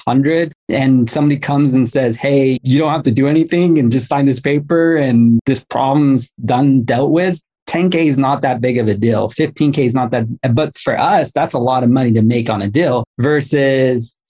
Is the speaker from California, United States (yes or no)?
yes; Los Angeles, California, United States; I'm from Los Angeles.